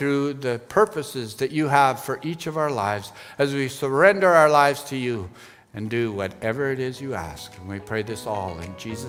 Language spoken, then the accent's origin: English; Canada; I come from Canada and we have a lot of hills.